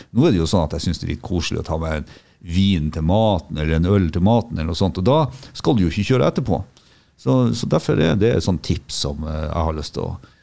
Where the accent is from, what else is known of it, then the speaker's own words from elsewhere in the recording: Tromsø, Troms, Norway; Og jeg har nevnt noe flere ganger at jeg kommer fra Tromsø.